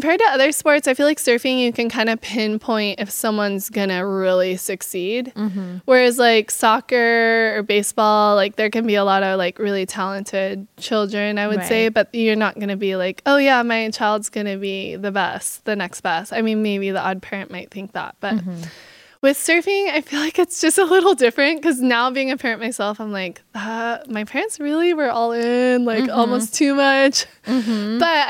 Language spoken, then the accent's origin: English; Kauai, Hawaii, United States; So I was born and raised in Kauai, Hawaii, and both my parents surfed